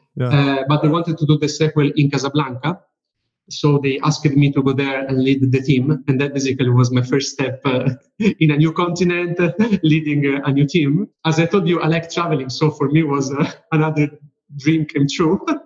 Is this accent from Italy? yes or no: yes; Italy; I am from Italy